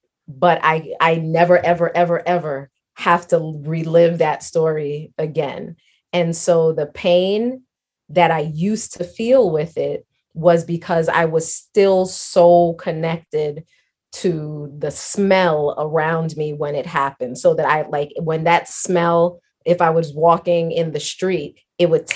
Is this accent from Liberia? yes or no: yes; Liberia; also born or lived in Flushing, New York; now in United States; I was born in Flushing, New York, but then like pretty much soon after that, my mom was like, I don't really know how to take care of a baby. So let me send you to Liberia to my mom who can do that.